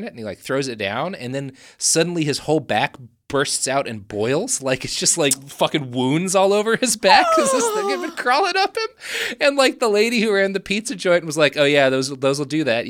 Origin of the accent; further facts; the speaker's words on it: Texas, United States; We come from Texas. You talking about bugs? There's mountains of crickets out there.